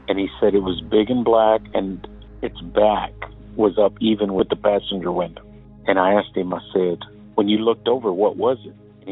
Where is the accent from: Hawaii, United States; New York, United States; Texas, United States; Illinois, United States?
Texas, United States; Odessa; I'm originally from West Texas, Odessa specifically.